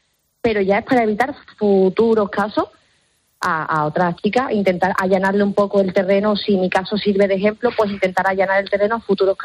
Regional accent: Seville, Andalusia, Spain; somos de Sevilla

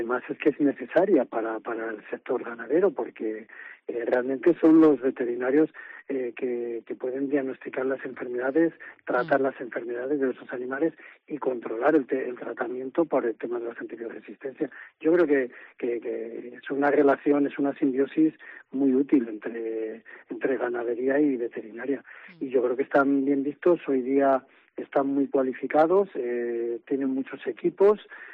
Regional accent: Salamanca, Castile and León, Spain; En la parte que nos toca como salmantino y por la provincia que tenemos

